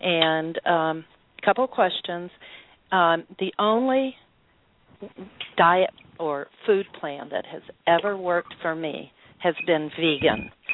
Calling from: Tampa, Florida, United States

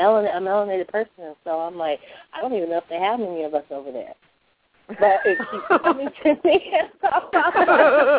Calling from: Colorado, United States; calling from Colorado.

